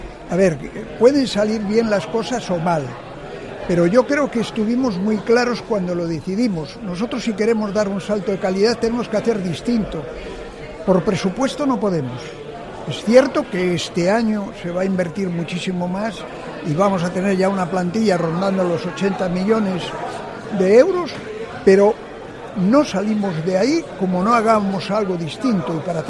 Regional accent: Vigo, Galicia, Spain; soy un vigués que añoraba mucho mi tierra cuando estaba por los mundos adelante, y ahora que la puedo disfrutar me voy a quedar aquí.

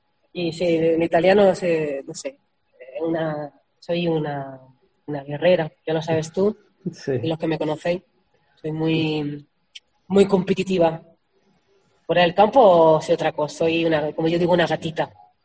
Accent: Spain; now in Italy; Soy española y no me veo jugando en una selección italiana.

